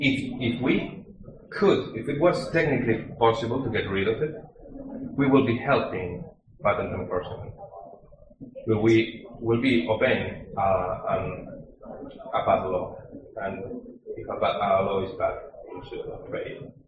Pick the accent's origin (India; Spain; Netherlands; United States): Spain; English is a second language; And I am a foreigner, I'm from Spain